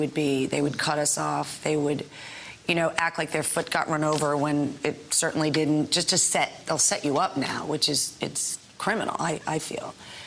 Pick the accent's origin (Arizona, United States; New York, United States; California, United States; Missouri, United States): New York, United States; Obviously, you know, I'm a mom from Long Island.